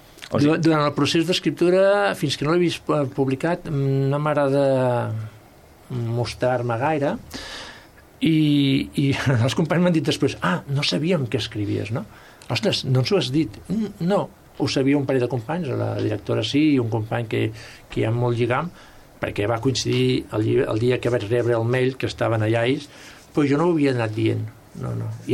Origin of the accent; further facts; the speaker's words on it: Barcelona, Catalonia, Spain; És Barcelona, perquè soc de Barcelona, nascut a Barcelona, i clar, conec una mica els barris d'allà